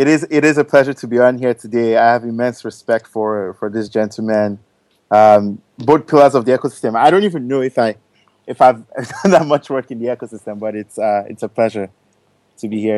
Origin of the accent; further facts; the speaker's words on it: Lagos, Nigeria; I grew up here in Lagos, just over here in Bariga, not too far away. I went to school here, went to Loyola Jersey College, secondary school here.